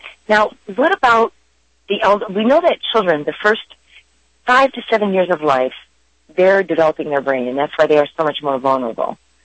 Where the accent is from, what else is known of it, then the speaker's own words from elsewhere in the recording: Michigan, United States; I know that I came from Michigan, and we have these wonderful Michigan cherries. In fact, I think we grow more cherries in Michigan where I was living than anywhere.